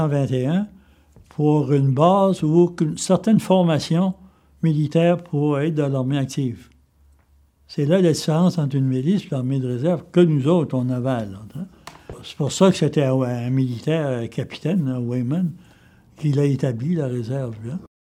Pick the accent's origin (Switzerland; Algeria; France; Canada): Canada; Gaspé, Quebec; born there; Je suis né ici à Gaspé, dans l'endroit qu'on appelle aujourd'hui la pointe O'Hara en 1932.